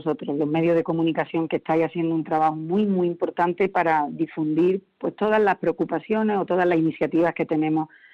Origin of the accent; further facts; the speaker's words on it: Andalusia, Spain; potenciar nuestra conciencia como andaluces